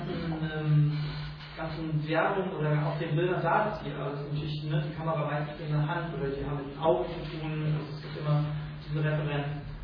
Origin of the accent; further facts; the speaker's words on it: Harz, Germany; ich komme ja ursprünglich aus dem Harz